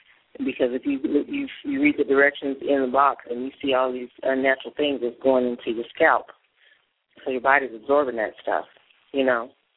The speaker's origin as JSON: {"language": "English", "region": "California", "country": "United States", "said": "White people in the area. I'm from Southern California."}